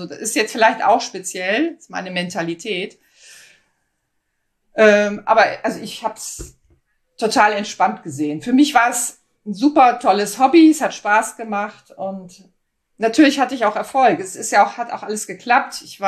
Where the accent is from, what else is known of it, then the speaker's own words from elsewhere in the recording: Kiel, Schleswig-Holstein, Germany; Ich bin in Kiel aufgewachsen und war auch noch im Großhagener Verein damals bei meinem Jugendtrainer